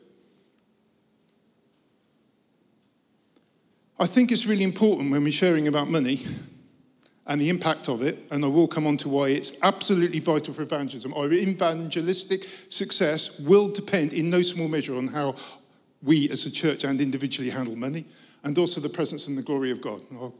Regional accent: United Kingdom; firstly, we're British and we don't talk about money in the United Kingdom.

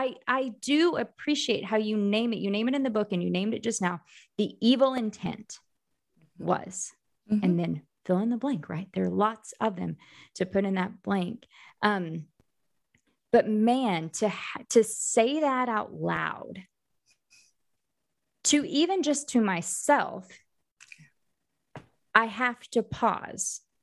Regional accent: United States; I would say it's been my experience as an American student, especially

